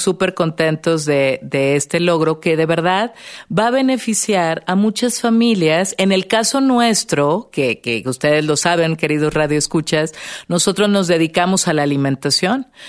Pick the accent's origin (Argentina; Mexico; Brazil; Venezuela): Mexico; tan básica en nuestra alimentación como mexicanos